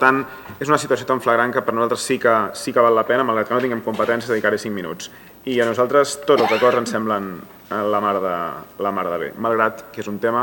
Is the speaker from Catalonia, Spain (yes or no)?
yes; Catalonia, Spain; igual que com que soc català